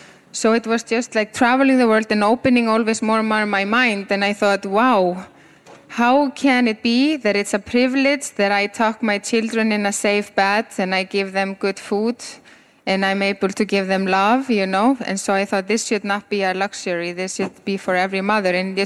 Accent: Iceland; English is a second language; I'm from Iceland, born and raised in Iceland, very proudly, surrounded by the ocean that we can never go in because it's just so cold.

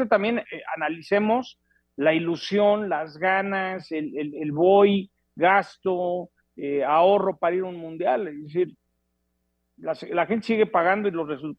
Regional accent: Mexico; Yo no veo cómo, ojalá como mexicano, si pienso con la cabeza, no veo a México avanzando

